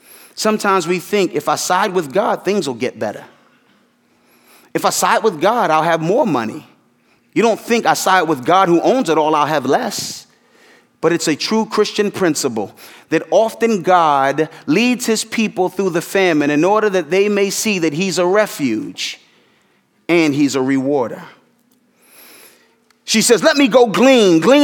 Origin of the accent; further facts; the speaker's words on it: Philadelphia, Pennsylvania, United States; Musicians around in my hometown, Philadelphia, musicians always wrestle with this.